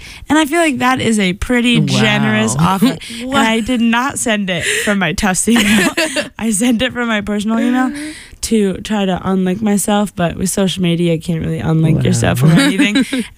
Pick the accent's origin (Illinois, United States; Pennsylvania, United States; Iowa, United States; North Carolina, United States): Iowa, United States; but it's cob because I'm from Iowa, so as in corn on the cob.